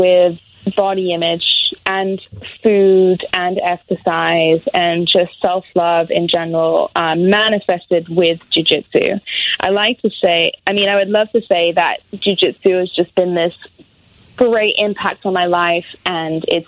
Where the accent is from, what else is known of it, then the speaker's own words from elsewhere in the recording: England, United Kingdom; now in United States; I'm originally from England, so my accent would be what got me attention.